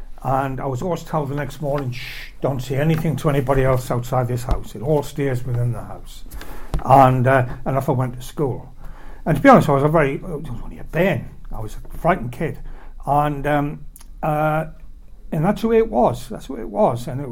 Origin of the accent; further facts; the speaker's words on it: North East England, United Kingdom; And I was born in the Northeast. I was born just after the war into a Northeast mining family.